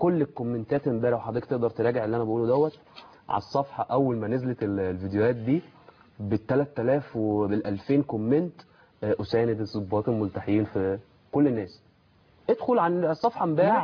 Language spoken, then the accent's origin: Arabic; Egypt; كلنا كمصريين